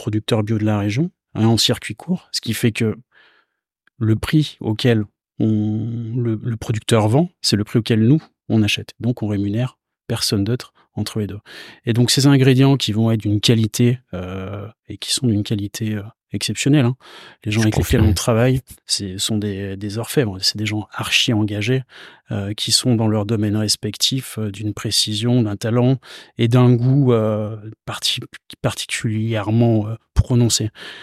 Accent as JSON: {"language": "French", "region": "Nouvelle-Aquitaine", "country": "France", "said": "Moi, je suis originaire du Périgord et j'achète ma tomate en Périgord."}